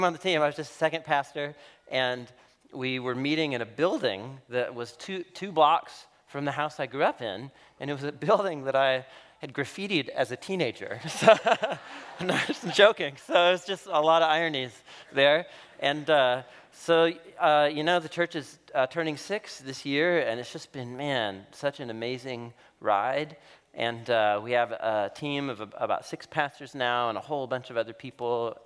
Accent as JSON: {"language": "English", "town": "Portland", "region": "Oregon", "country": "United States", "tie": "born or raised there", "said": "3 years ago, I moved back to my hometown, to Portland, Oregon, and I was supposed to move home and be close to family"}